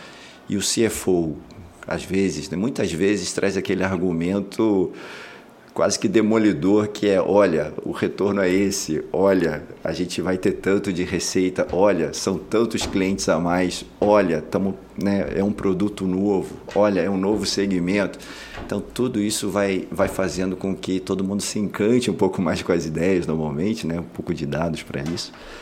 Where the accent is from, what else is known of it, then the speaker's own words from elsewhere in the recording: Rio de Janeiro, Brazil; Eu sou carioca, né? Passei grande parte da minha adolescência no subúrbio do Rio, né, no Meier